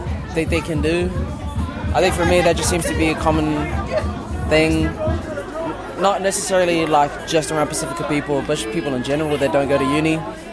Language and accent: English; New Caledonia; I grew up in New Caledonia, and it's a French colony, so a lot of my schooling was in French